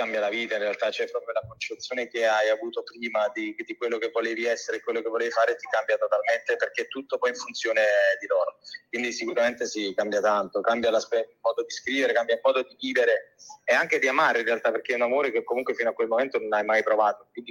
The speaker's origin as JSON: {"language": "Italian", "region": "Campania", "country": "Italy", "tie": "born or raised there", "accent": "Neapolitan", "said": "scrivo e lo parlo ovviamente il napoletano. Sono cresciuto in questa terra, quindi era proprio per me un'esigenza esprimermi anche nel mio dialetto."}